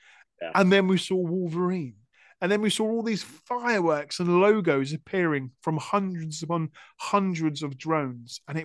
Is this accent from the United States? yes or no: no; United Kingdom; And even though we are British and are very good at queuing, we didn't want to spend our whole time there in a queue.